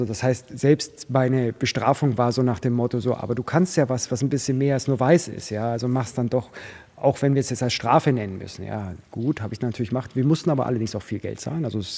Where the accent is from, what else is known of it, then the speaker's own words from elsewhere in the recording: Buchloe, Bavaria, Germany; Ich bin nicht in München groß geworden, ich bin in Buchloe groß geworden. Das ist im Ostallgäu eine 10.000 Einwohnerstadt, ein bisschen kleiner war es damals noch.